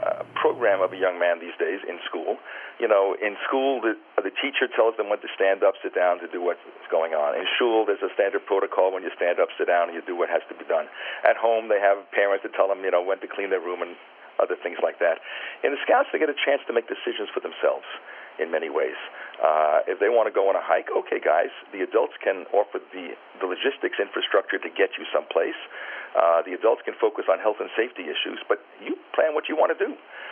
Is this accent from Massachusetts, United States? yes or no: no; Far Rockaway, New York, United States; I know in the New York City area, for example, I grew up in Far Rockaway.